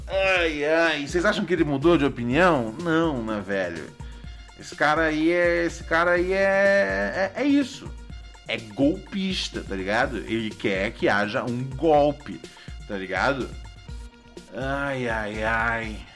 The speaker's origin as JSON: {"language": "Portuguese", "country": "Brazil", "said": "como morador de São Paulo e como brasileiro"}